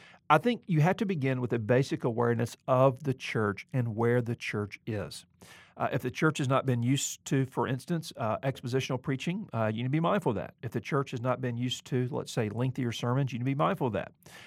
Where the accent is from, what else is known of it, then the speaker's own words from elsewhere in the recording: Mobile, Alabama, United States; What is more, welcome to Alabama, my home state. I'm from Mobile, the other end of the state